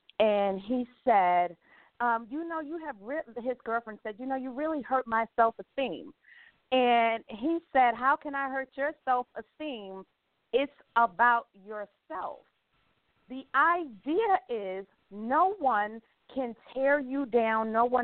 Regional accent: New York City, New York, United States; because I was born in the 80s, if I can think back to growing up in New York City

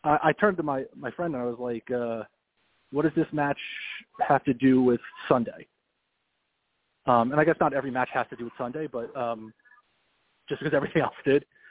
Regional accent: Long Island, New York, United States; I root for all the Long Islanders. I'm originally from Long Island

